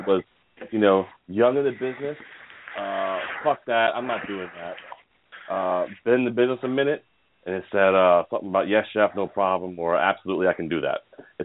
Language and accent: English; Northeast, United States; I'm a Northeast guy. I don't hold it in. I can't help it.